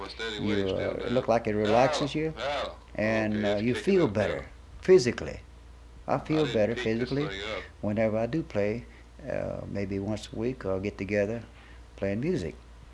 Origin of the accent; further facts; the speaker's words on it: Broussard, Louisiana, United States; born there; I was born in Broussard, Louisiana, which is Youngville, in 1910.